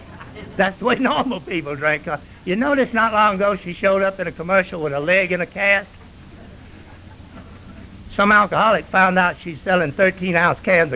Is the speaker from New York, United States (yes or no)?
no; Columbus, Georgia, United States; also born or lived in Virginia / Newnan; I'm from Virginia. I was born in Newnan, raised in Columbus, and this is why I've been telling about Georgia people.